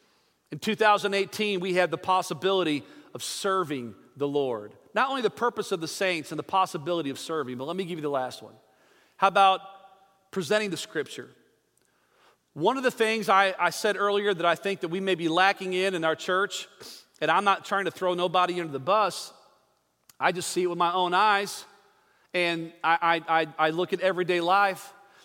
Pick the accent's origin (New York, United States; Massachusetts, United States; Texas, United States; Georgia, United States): Georgia, United States; And I told her I'm from Georgia, and I was a pastor.